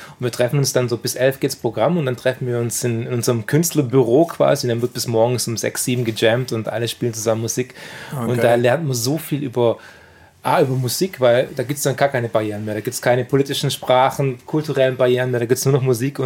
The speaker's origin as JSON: {"language": "German", "town": "Kornwestheim", "region": "Baden-Württemberg", "country": "Germany", "tie": "born or raised there", "said": "wir sind bei den Kommestheim groß geworden, bei Ludwigsburg"}